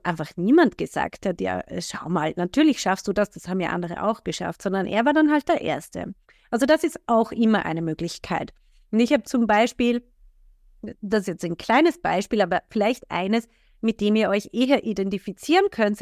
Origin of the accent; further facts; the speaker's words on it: Austria; bei uns in Österreich